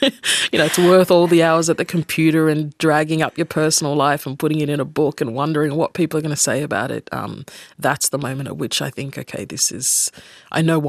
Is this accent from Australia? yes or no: yes; Australia; which growing up in Australia before the internet age, there weren't many of them.